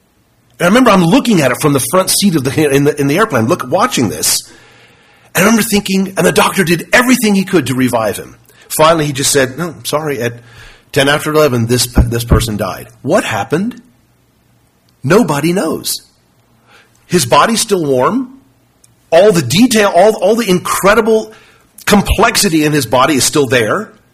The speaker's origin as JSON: {"language": "English", "country": "South Africa", "tie": "born or raised there", "said": "When I was growing up in South Africa, our teachers would teach us that if something is alive, it can take in nourishment"}